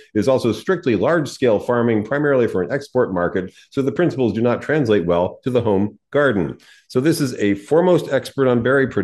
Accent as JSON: {"language": "English", "town": "San Diego", "region": "California", "country": "United States", "tie": "born or raised there", "said": "Growing up in San Diego, it was in the Southwest."}